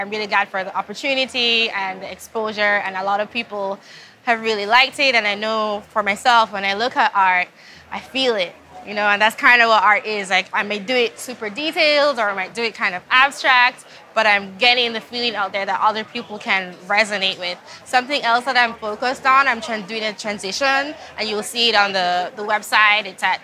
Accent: Jamaica; now in Burling, United States; I live in Burling, New Hampshire, but I'm originally from Jamaica, the island, and I've been in the States for like 12 years.

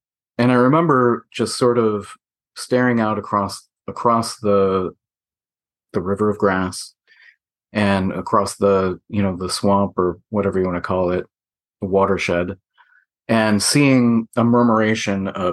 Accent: Midwest, United States; So, plus I grew up in the Midwest, so it's just, it's not accepted to be acceptable to be, have a big ego.

